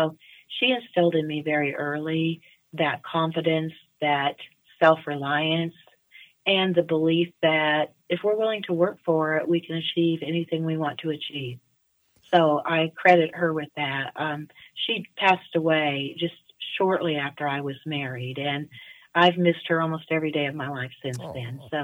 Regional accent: Pittsburgh, Kansas, United States; moved away as an adult; now in Joplin, United States; Well, I was born in Pittsburgh, Kansas, and I lived in Pittsburgh until the day I got married, and then we moved all the way to Joplin, Missouri. So Pittsburgh is very important to me. You never forget your hometown

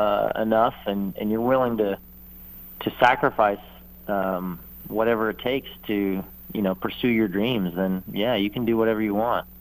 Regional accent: Montana, United States; now in Sonoma County, United States; Yeah, I came here from Montana. I was a professional cyclist.

